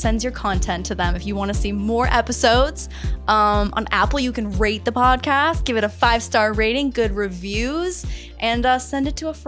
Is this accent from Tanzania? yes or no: no; Canada; I'm Canadian